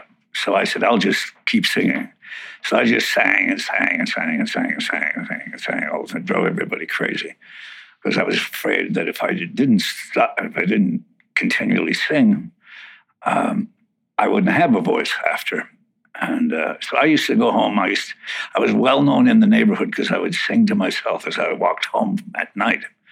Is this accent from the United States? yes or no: no; Winnipeg, Manitoba, Canada; born there; Born in Winnipeg, Manitoba, Canada.